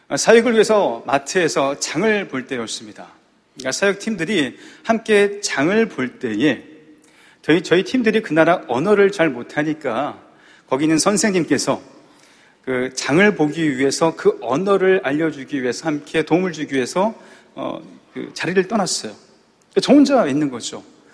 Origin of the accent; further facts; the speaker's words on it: South Korea; 한국 사람인 것을 제가 어필하고 싶었나 봅니다. 아니야! 한국 사람이야.